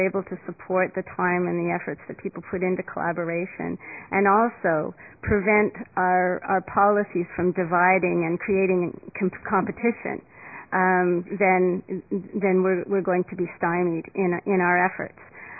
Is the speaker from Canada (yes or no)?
yes; Nova Scotia, Canada; I'm from Nova Scotia.